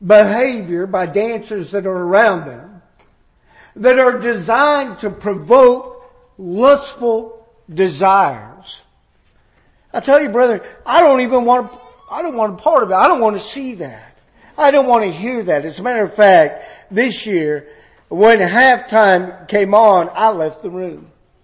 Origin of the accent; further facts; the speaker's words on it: California, United States; I mentioned I grew up in California, and so, you know, what they taught about modest apparel was quite different.